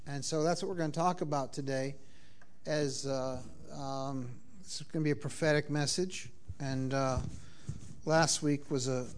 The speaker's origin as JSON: {"language": "English", "region": "Massachusetts", "country": "United States", "said": "You know, I come from Massachusetts, where the Boston Massacre took place, where the American Revolution began."}